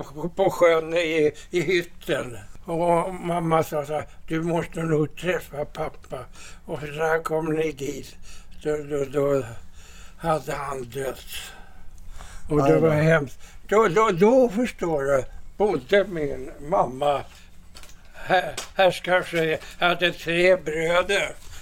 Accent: Gothenburg, Västra Götaland County, Sweden; Jag är göteborgare.

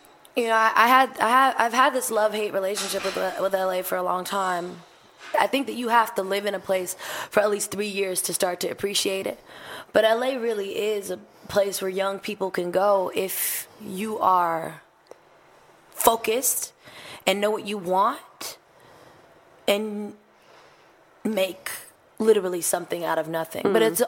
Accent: Berlin, Germany; Yeah, I'm really from Berlin.

